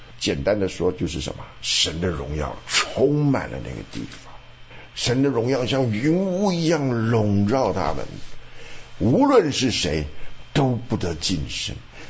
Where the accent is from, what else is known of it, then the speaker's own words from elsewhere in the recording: Shandong, China; 就咱们山东人，是不是？